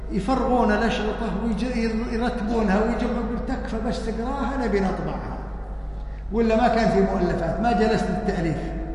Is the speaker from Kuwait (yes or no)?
yes; Kuwait; فجماعتنا في الكويت